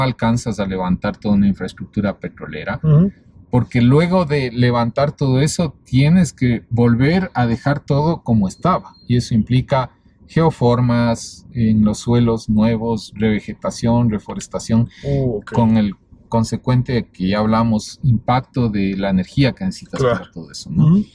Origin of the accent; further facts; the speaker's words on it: Ecuador; Lo peor que nos podría pasar como ecuatoriano, que amo la naturaleza, yo amo la naturaleza